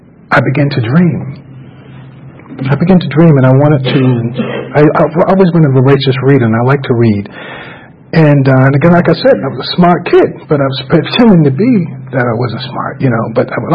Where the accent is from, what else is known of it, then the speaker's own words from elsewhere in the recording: Augusta, Georgia, United States; I'm from Augusta, Georgia, you know. And when I saw New York City, oh, my God. I was like, wow, coming from the country, you know, New York City.